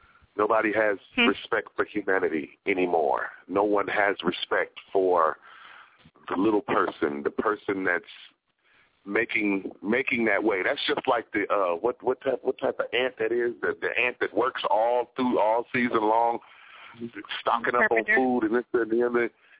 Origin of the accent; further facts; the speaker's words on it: East Coast, United States; When I grew up on the East Coast, my mom gave my neighbor permission.